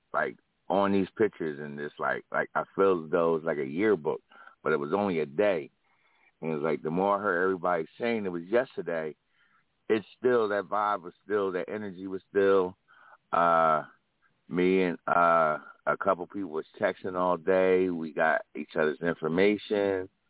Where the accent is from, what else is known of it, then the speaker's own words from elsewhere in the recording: Philadelphia, Pennsylvania, United States; I know the city, I'm from Philly, moved to Delaware